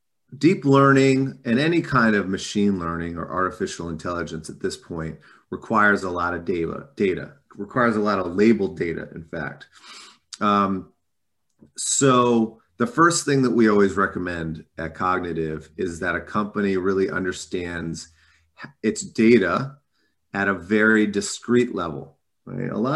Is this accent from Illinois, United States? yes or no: no; Maryland, United States; because I grew up in Maryland around the government with NIH